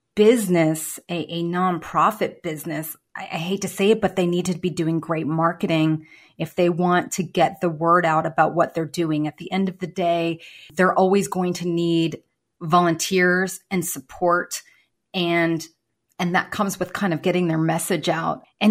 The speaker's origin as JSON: {"language": "English", "country": "Philippines", "said": "I'm Filipino"}